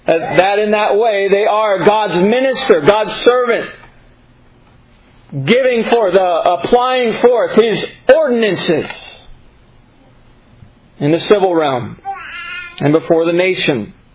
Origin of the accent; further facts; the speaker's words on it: United States; We rose, raised up in the, as an American, as a citizen.